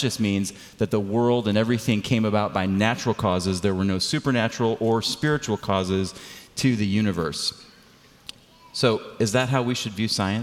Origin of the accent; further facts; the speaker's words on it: Michigan, United States; And he's from Michigan, and I'm from Michigan.